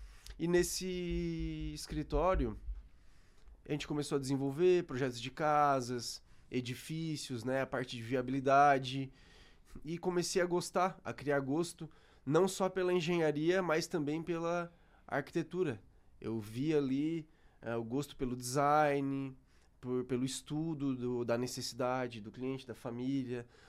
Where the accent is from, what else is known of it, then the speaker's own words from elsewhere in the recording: Tubarão, Santa Catarina, Brazil; tenho 32 anos, sou natural de Tubarão, Santa Catarina